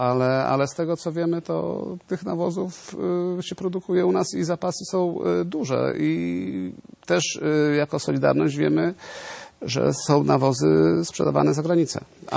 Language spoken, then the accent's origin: Polish; Poland; Lubelszczyzna, Podkarpacie. Tutaj te regiony Polski, gdzie te gospodarstwa są drobniejsze.